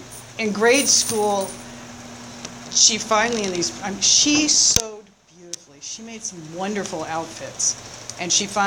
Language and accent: English; Florida, United States; also born or lived in Michigan; I was born in Michigan, and we moved to Florida, and the first 10 years of my life were in Florida.